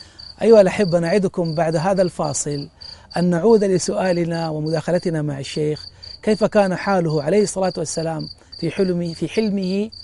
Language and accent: Arabic; Jeddah, Makkah Province, Saudi Arabia; ليس فقط في مدينتي كمدينة جدة،